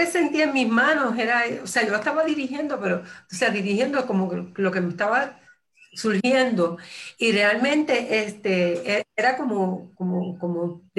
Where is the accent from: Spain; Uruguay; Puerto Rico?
Puerto Rico; nosotros como puertorriqueños necesitamos sentirnos más acompañados